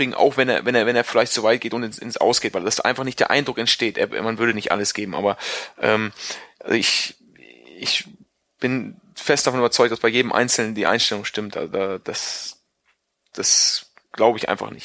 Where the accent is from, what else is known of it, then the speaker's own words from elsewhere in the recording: Lower Saxony, Germany; also born or lived in Hesse; also, ich bin in Hessen geboren, ich komme eigentlich aus Südniedersachsen, aus der Nähe von Göttingen. Bin nur in Hessen, weil das nächstgelegene Krankenhaus in Hessen war, in Hessen geboren. Also ich bin eigentlich Südniedersachse. Ah, aus dem Solling komme ich eigentlich.